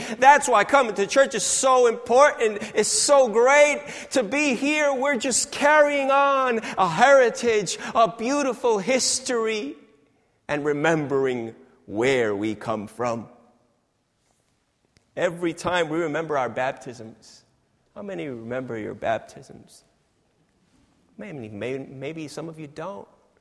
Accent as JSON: {"language": "English", "town": "Brooklyn", "region": "New York", "country": "United States", "tie": "born there", "also_born_or_lived": "New Jersey", "said": "when we got to the United States, I took them around where I came from, where I was born in Brooklyn."}